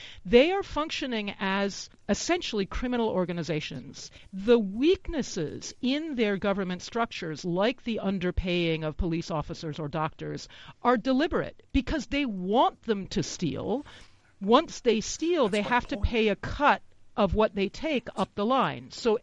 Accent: United States; because I'm an American

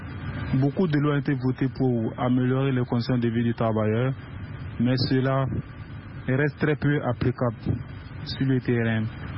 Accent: Côte d’Ivoire; Il faut reconnaître que chez nous, en Côte d'Ivoire, nos autorités font beaucoup

